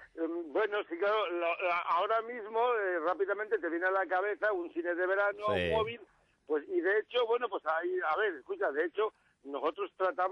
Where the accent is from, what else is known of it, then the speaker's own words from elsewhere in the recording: Galicia, Spain; yo de hecho soy gallego, o sea, mis padres andaban por Galicia, pues yo nací por allí